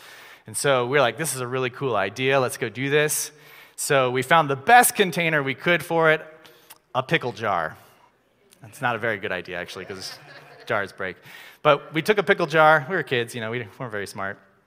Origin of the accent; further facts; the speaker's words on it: Missouri, United States; I grew up in Missouri, not from Chicago. My family lived in a small subdivision outside of a small town.